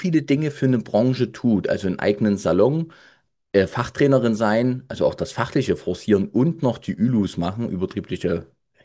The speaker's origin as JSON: {"language": "German", "town": "Dresden", "region": "Saxony", "country": "Germany", "lives_now": "Leipzig, Germany", "said": "Ich komme ja aus Dresden, wohne in Leipzig."}